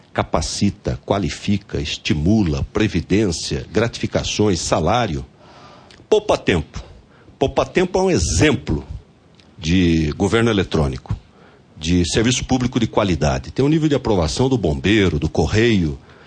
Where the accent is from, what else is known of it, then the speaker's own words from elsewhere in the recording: Pindamonhangaba, São Paulo, Brazil; born there; Eu nasci em Pinda porque ele foi para lá para dirigir a estação de piscicultura.